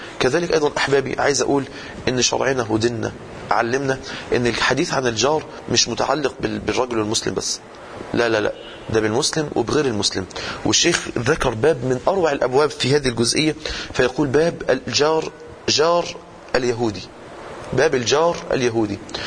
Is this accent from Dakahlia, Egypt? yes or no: yes; Mansoura, Dakahlia, Egypt; احنا مثلا عندنا في المنصوره